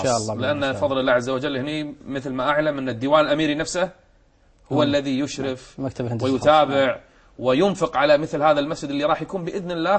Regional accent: Qatar; ميزة عندنا في قطر والحمد لله

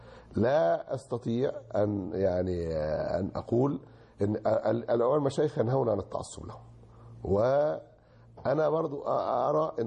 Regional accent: Egypt; الحملة التي تمت عندنا في مصر

